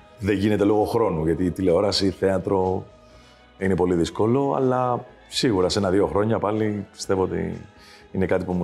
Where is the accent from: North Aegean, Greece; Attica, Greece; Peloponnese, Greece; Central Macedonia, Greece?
Attica, Greece; Perissos; Αν και γεννήθηκα και μεγάλωσα εδώ, στον Περισσό, πάντα λέω ότι είμαι από τον Εύρο.